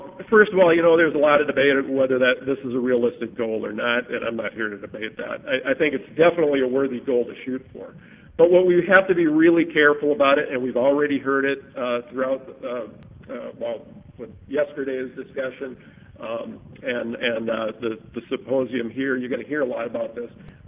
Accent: Minnesota, United States; It was actually a plant built in my home state of Minnesota this past year using this process.

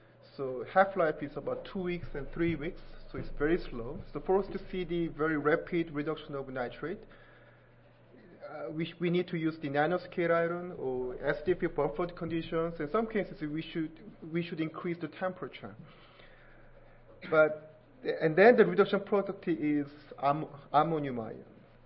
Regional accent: South Korea; I'm from the South Korea. Right now, South Korea is 11:50 p.m.

